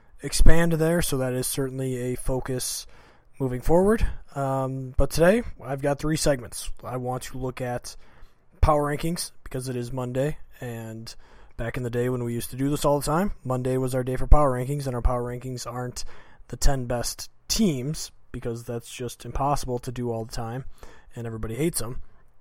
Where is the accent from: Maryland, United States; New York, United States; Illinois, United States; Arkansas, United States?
Illinois, United States; now in Arizona, United States; I live in Arizona, but I am home in my hometown in Illinois for my annual summer trip